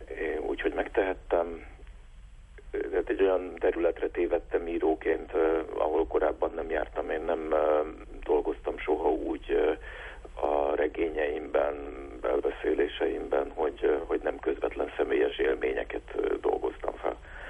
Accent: Budapest, Hungary; én hogyan nőttem föl azon a területen, ahol a nem sokkal a születésem előtt, 15 évvel a születésem előtt ezek az események lejátszottak. Tehát Budapest, Buda

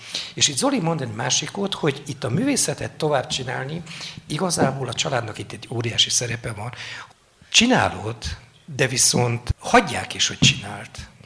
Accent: Lăzarea, Harghita, Romania; Én a Szárhegyi táborban nőttem fel. Én egész kicsi koromtól ott voltam a táborban.

